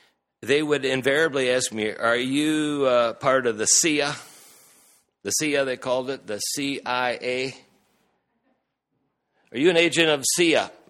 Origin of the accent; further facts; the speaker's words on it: United States; accent: American; They could kind of spot me as an American by my accent